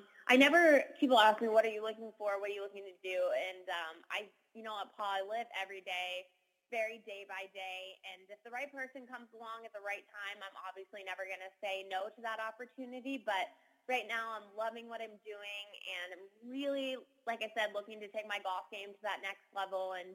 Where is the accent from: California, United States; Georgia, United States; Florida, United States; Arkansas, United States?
Arkansas, United States; Fayetteville; I grew up in Fayetteville, Arkansas, which was definitely a small town. Definitely all the little drama, and I love the morals and values that I got there, but I never really found my place.